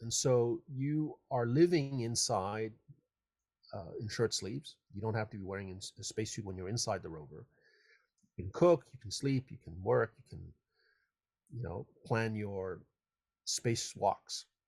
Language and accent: English; France; moved away as an adult; also born or lived in Hong Kong; now in California, United States; just so happened to be born in Hong Kong. So, you know, in one end of Asia. And then I grew up in France. And then I came to America for graduate school